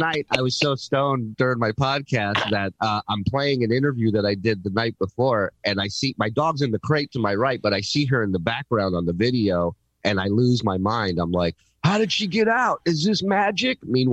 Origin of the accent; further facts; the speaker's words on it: Israel; born there; English is a second language; I was born in Israel.